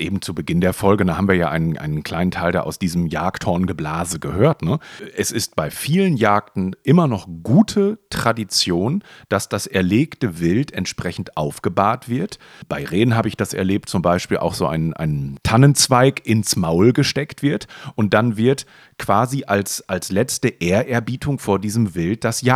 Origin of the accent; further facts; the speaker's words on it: Oldenburg, Lower Saxony, Germany; Bei uns in Oldenburg sagt man genau.